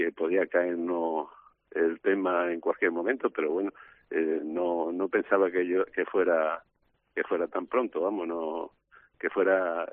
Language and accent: Spanish; Cádiz, Andalusia, Spain; como gaditano